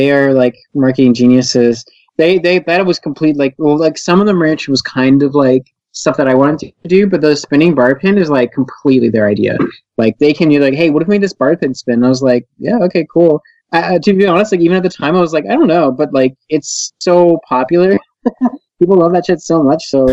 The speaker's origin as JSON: {"language": "English", "town": "Philadelphia", "region": "Pennsylvania", "country": "United States", "tie": "born or raised there", "lives_now": "Vancouver", "said": "So I grew up in Philadelphia. So I used to live like super close to it. It would have been super easy for me to go there. Now I live in Vancouver, so it's super far away."}